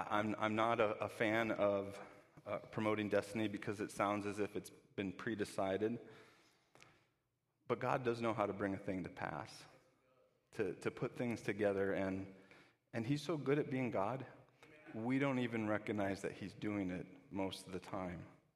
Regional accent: Kenosha, Wisconsin, United States; And I grew up in Kenosha

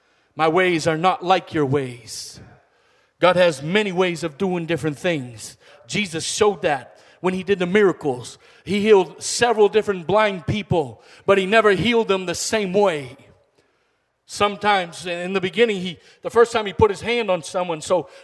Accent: United States; And they look at me funny because I'm an American and I've got all these children and we're just there.

